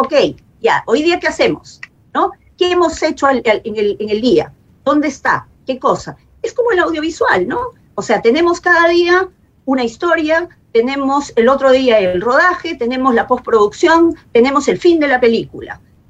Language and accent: Spanish; Luya, Amazonas, Peru; also born or lived in Chachapoyas; Amazonas es mi tierra. Yo he nacido en Luya, he vivido muchos años en Chachapoyas y siempre va a haber un apego especial por mi origen